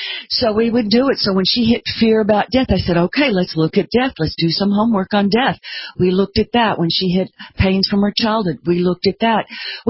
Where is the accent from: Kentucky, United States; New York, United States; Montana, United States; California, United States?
New York, United States; So I lost my hometown, New York. I lost my job in New York, which I loved.